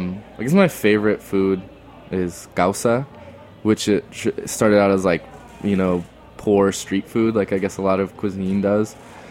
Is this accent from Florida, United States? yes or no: no; Dallas, Texas, United States; I grew up like every kid listening to like indie rock and like a lot of, I'm from Dallas, so a lot of rap and a lot of things that I like really sought out.